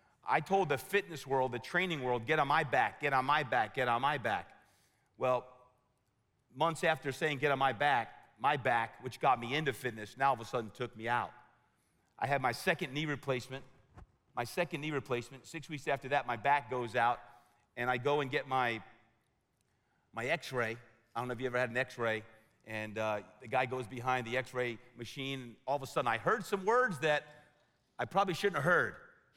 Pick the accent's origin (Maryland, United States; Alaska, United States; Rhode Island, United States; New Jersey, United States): New Jersey, United States; So growing up in New Jersey, went to school in Virginia at William & Mary.